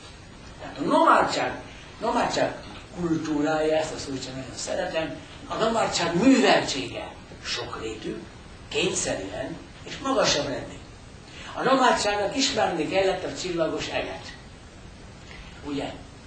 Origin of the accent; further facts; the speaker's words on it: Zala, Hungary; Még kisgyerek voltam, nagyon szerettem, ugye Zalai vagyok